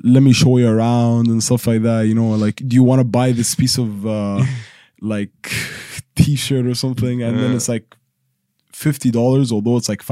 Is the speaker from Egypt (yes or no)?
yes; Alexandria, Alexandria Governorate, Egypt; No, hold up. I'm from Alexandria. Alexandria is... is, you know, a different city.